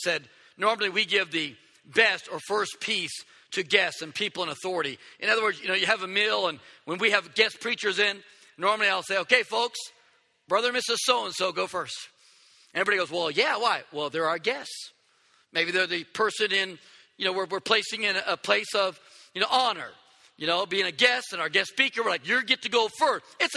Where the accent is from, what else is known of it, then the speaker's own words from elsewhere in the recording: United States; born there; I often say, out of the sovereignty of God, I was born in America, and I thank God for that.